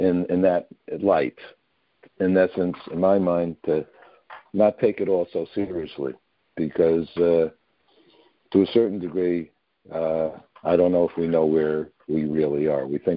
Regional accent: Tarrytown, New York, United States; I'm from Tarrytown, which is on its way towards Woodstock.

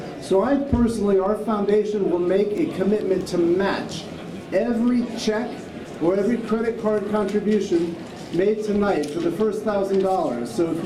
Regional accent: New York, United States; I also know, and it's hard to get as a New Yorker

